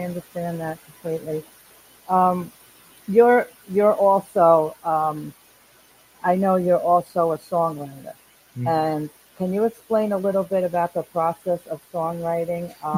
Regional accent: New Jersey, United States; I'm from Jersey originally, so I understand. I remember how bad it was up there with the ice and the snow and everything.

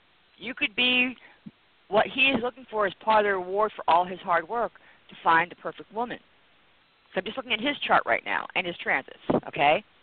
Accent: Worcester, Massachusetts, United States; I'm from Worcester, Massachusetts. Did you know that? Originally.

